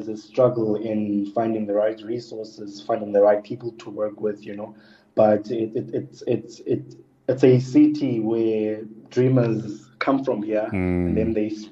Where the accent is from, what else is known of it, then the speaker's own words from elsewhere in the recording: Port Elizabeth, Eastern Cape, South Africa; So I grew up in the Eastern Cape.